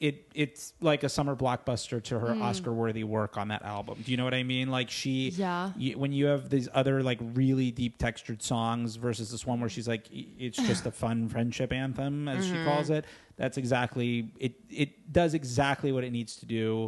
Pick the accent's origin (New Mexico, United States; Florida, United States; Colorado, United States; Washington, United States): Florida, United States; I grew up in a house where I had a single mother, who spoke Spanish, but also, like, we grew up in South Florida.